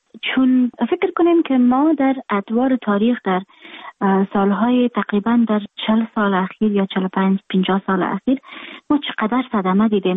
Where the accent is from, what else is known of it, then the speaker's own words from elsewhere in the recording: Afghanistan; moved away; من در خارج هستم، خارج از افغانستان هستم